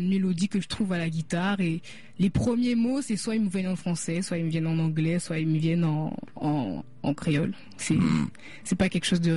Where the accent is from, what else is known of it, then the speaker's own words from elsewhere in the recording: Paris, Île-de-France, France; Je suis consciente d'être caribéenne, mais j'ai enrichi ma culture en grandissant à Paris et en découvrant d'autres choses, simplement. Ouais. Donc j'ai grandi avec des Maghrébins, des Africains, il y avait de tout autour de moi.